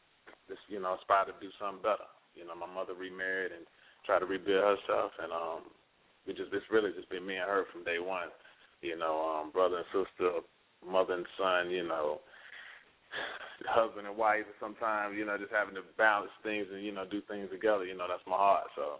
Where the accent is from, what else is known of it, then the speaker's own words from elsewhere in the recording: Charlotte, North Carolina, United States; also born or lived in Richmond, Virginia; Yeah, I'm from Charlotte. I'm from Charlotte. I was raised on Plaza Road. My father's from Ohio. My mother's from Virginia. I was born in Richmond, Virginia, in MTV Hospital, and then they moved here when I was a baby.